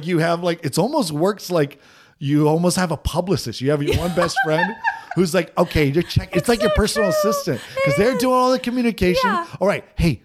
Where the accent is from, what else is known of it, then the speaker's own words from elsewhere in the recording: Salem, Oregon, United States; Salem, Oregon.